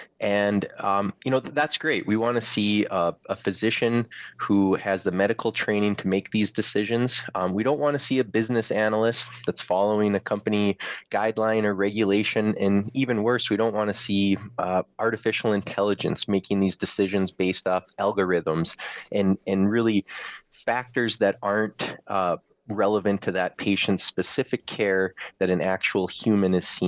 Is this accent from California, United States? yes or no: no; Cavalier, North Dakota, United States; I'm from Cavalier, North Dakota.